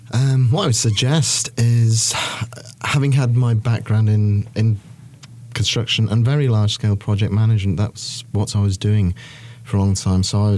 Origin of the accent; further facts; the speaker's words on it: Manchester, North West England, United Kingdom; moved away as an adult; now in North Carolina, United States; As you probably gather, I'm not from around here. We came here in 2003 from Manchester in England.